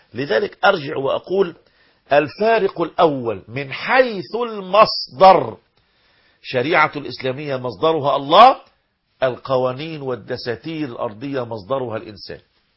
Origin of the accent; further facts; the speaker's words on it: Egypt; عندنا في مصر